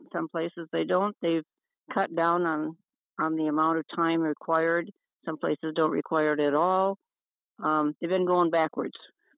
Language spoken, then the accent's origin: English; Sioux Falls, South Dakota, United States; I grew up in Sioux Falls, South Dakota.